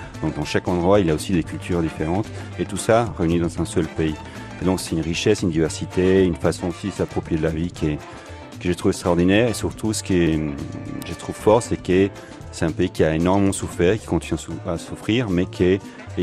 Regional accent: Colombia; now in Belgium; je suis colombien et belge. Mais j'ai grandi en Colombie. J'ai quitté la Colombie à la fin des années 90, je peux dire 90.

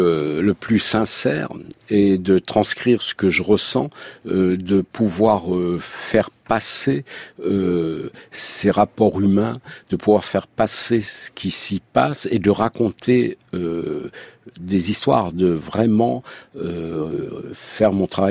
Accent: Centre-Val de Loire, France; Et quand j'étais gamin, moi je viens du Berry

